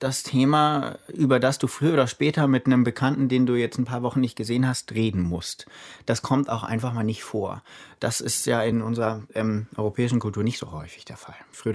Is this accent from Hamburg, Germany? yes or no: yes; Hamburg, Germany; born there; also born or lived in Vienna / London / Berlin; Also ich bin Hamburger gebürtig, habe dann in Wien gelebt, in London und in Berlin.